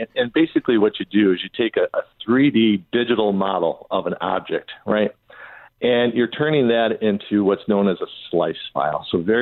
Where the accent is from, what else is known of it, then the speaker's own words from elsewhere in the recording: Michigan, United States; Well, I grew up in Southeast Michigan, and you know, spent a lot of time rolling around in the automotive industry.